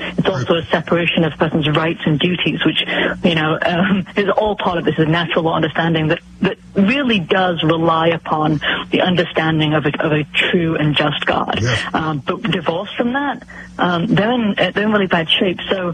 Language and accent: English; England, United Kingdom; now in United States; I grew up in England